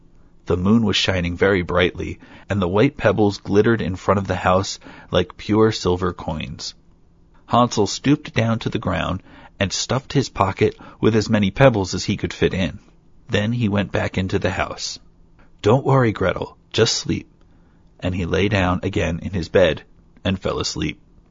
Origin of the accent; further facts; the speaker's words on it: New Jersey, United States; I'm originally from New Jersey, I'm sorry.